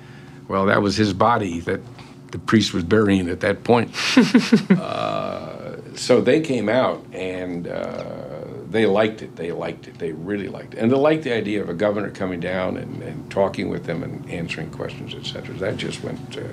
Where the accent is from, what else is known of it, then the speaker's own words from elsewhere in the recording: Bronx, New York, United States; And this is where growing up in the Bronx, I think, paid handsome dividends.